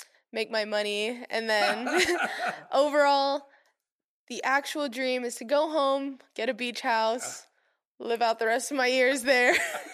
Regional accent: Waianae, Hawaii, United States; My parents had me on the best baseball team in Waianae in Hawaii, and that's my hometown.

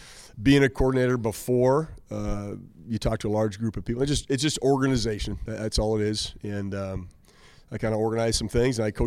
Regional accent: Spokane, Washington, United States; I'm from the Northwest. I'm from Spokane, Washington. I'm from Washington. This is home. I have family here.

